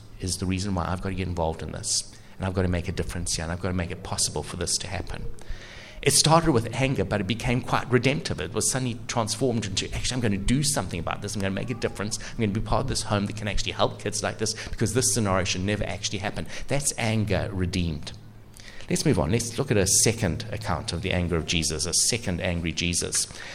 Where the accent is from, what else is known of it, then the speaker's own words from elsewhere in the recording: South Africa; Many of you know that I come originally from South Africa